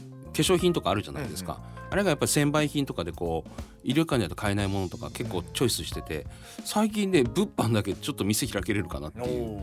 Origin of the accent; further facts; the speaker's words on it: Horokanai, Hokkaido, Japan; 僕北海道の幌加内っていうところの出身なんですけど、